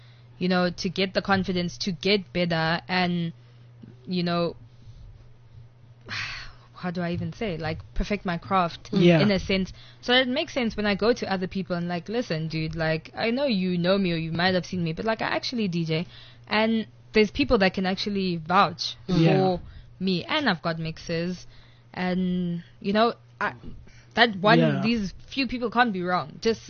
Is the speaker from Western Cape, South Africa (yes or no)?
no; Durban, KwaZulu-Natal, South Africa; It fit really well because I mean I'm from Durban, really. Yeah. Like originally I am from Durban.